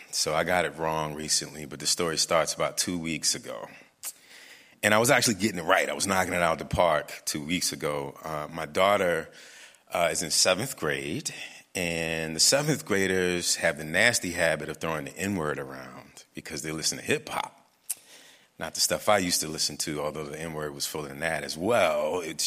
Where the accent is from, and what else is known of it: New Orleans, Louisiana, United States; born or raised there